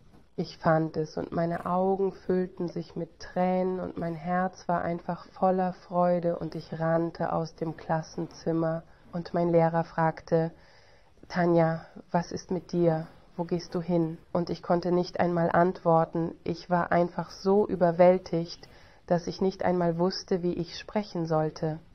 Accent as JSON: {"language": "German", "country": "Canada", "said": "Ich bin Kanadier. Ich kenne nur die Seite meiner Mutter."}